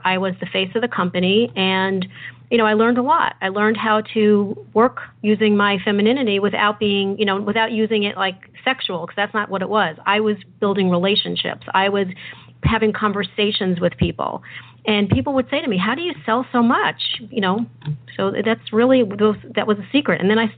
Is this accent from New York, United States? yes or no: yes; New York, United States; also born or lived in New Jersey; now in Dallas, United States; So my backstory is I was born in New Jersey, moved to New York, and grew up in New York. And so it's a different world than where I live now in Dallas, Texas.